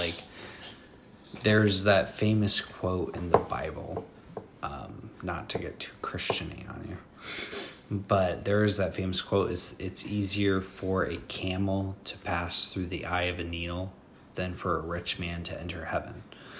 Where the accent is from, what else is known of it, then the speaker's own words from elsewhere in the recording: Kansas, United States; Like, you're from Texas. I'm originally from Kansas, right? My family grew up Catholic.